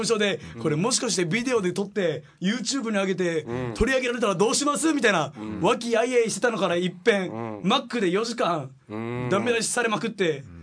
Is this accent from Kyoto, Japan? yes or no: no; Okinawa, Japan; 私たち沖縄から来た芸人です